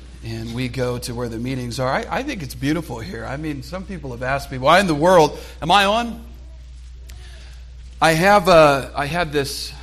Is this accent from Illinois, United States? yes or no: no; San Diego, California, United States; Where we're from in California, some of you may not know, we're from San Diego, California, me and my wife and my son